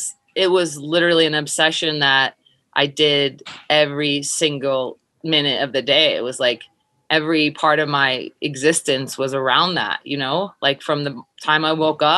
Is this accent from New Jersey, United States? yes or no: no; Los Angeles, California, United States; I'm not from Minnesota. I'm from LA.